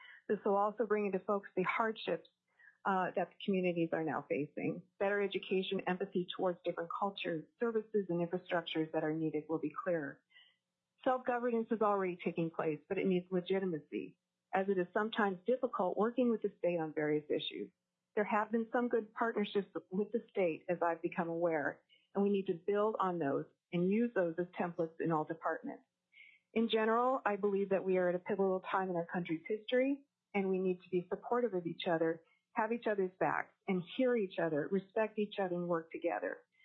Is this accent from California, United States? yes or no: no; Fairbanks, Alaska, United States; I'm from Fairbanks.